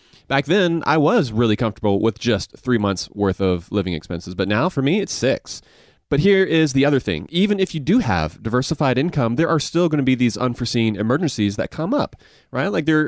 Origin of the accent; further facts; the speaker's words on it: Augusta, Georgia, United States; accent: Southern mixed with Asian; I feel like that I do sound kind of Southern, though. Like, I grew up in Augusta, but the thing is, with me, I feel like it's a Southern accent mixed a little bit with, like, an Asian accent, because my mom's from Korea.